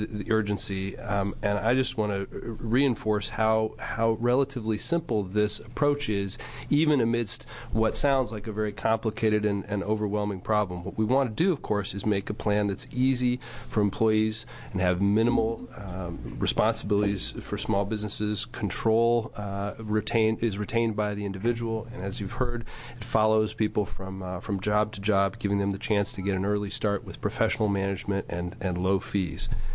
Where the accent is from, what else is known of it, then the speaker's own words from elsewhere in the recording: Beaverton, Oregon, United States; Committee members … from Beaverton.